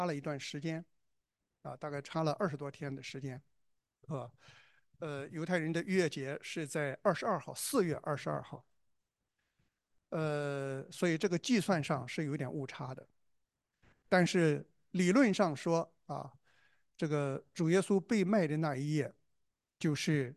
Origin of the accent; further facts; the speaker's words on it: China; 这个观念就传到了我们中国人里面，我们中国人就开始贴对联，所以对联没有其他颜色，一定是红的。